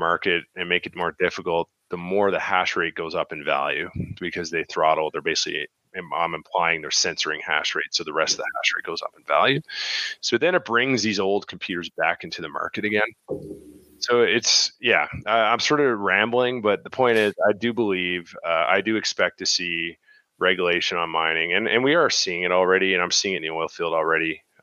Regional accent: Canada; And since we're Canadian, let's talk Canadian politics.

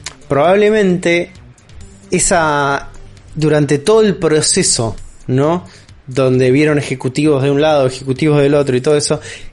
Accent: Argentina; En nuestro contexto como argentinos veíamos ese chiste y decíamos, este chiste no es gracioso.

